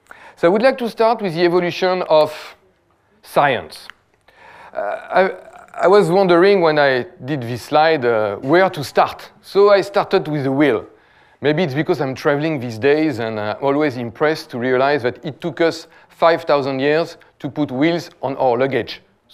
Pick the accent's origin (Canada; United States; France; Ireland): France; accent: French; English is a second language; I hope my French accent will help all the French speakers in the room, so I'm sure you will be able to understand me, so don't worry too much.